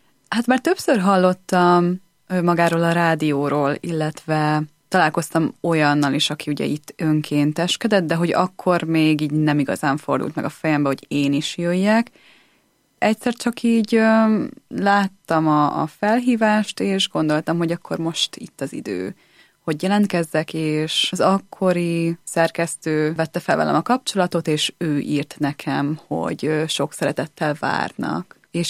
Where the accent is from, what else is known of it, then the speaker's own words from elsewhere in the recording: Zalaegerszeg, Zala, Hungary; mivel én amúgy zalaegerszegi vagyok, és úgy, amint említettem, ez az iskola Nagykanizsán volt, ezért én kollégista voltam